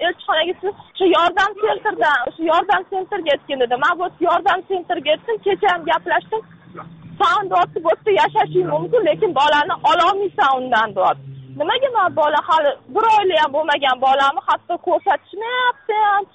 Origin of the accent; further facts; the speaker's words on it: Tashkent, Uzbekistan; now in South Korea; Toshkentdanman, Yunusobod tumanidan. Toshkent Yunusobod tumanidan.